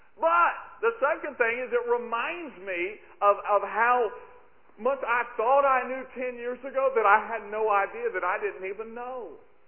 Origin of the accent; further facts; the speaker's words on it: North Carolina, United States; I told you I'm from Western North Carolina, and we really are hillbillies.